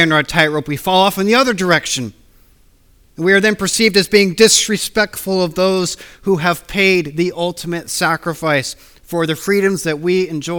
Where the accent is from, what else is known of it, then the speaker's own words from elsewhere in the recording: United Kingdom; moved away as an adult; now in United States; This kind of day, I find I must walk a tightrope between my own upbringing, my own culture, and this wonderful place that Heather and I call our home. The United States and the United Kingdom are very similar